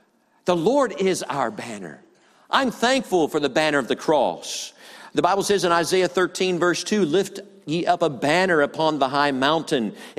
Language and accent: English; United States; I'm an American, folks, and I thank God to be an American. And it's where God placed me.